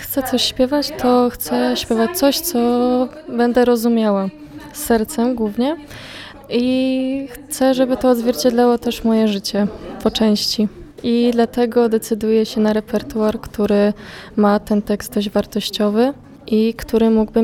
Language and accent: Polish; Warmian-Masurian Voivodeship, Poland; mam 17 lat i jestem z Podolsztyna.